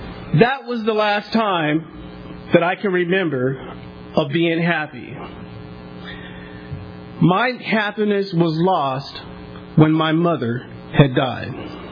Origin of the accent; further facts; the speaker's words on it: Tulare, California, United States; Born and raised in Tulare, I would soon, before age 23, be filled with cocaine and crack